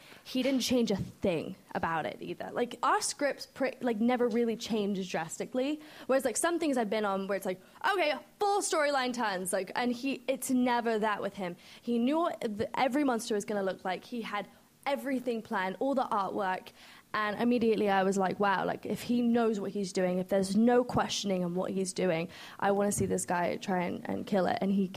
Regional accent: United Kingdom; like I'm British

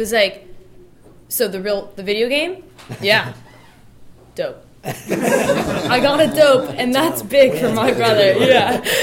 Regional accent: Miami, Florida, United States; in my hometown, I'm in Miami

